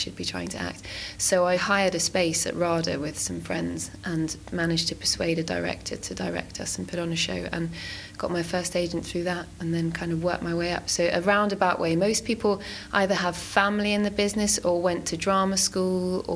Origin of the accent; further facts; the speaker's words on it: Gravesend, South East England, United Kingdom; born there; I was born in Gravesend Hospital, and my brother was too, so we were both born there.